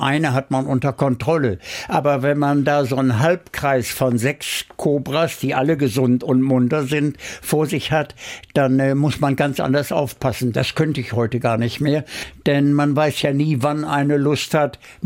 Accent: Bielefeld, North Rhine-Westphalia, Germany; born there; Ich wurde 1935 in Bielefeld geboren

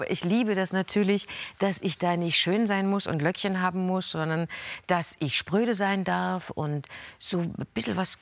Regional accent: East Germany, Germany; Ich bin ja auch in der DDR groß geworden

